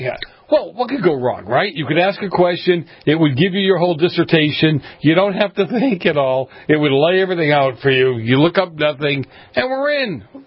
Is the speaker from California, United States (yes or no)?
no; Boston, Massachusetts, United States; Growing up in Boston, they had the train stations, right?